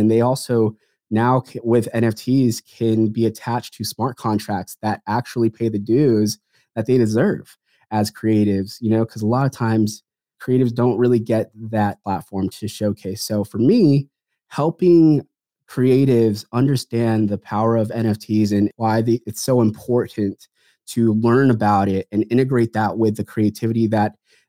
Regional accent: Philippines; You know, I'm Filipino, and a lot of times I like to say I'm the 1% of male Filipinos that didn't become a nurse, right?

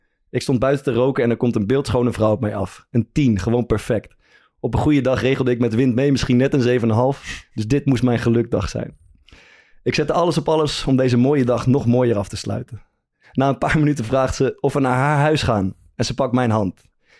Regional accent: Groningen, Netherlands; Ik als Groninger was erbij in de Kuip

